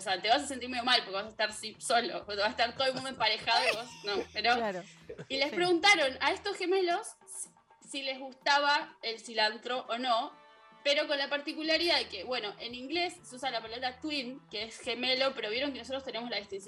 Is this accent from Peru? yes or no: no; Argentina; Y nosotros en Argentina tenemos la particularidad de que no somos tan latinos en nuestra gastronomía